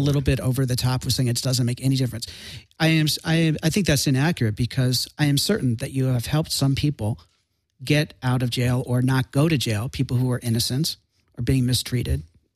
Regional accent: Chicago, Illinois, United States; I'm from Chicago.

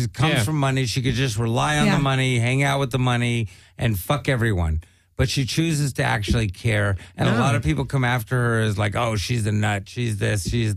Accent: United States; As American citizens, we can't go on a subway and eat.

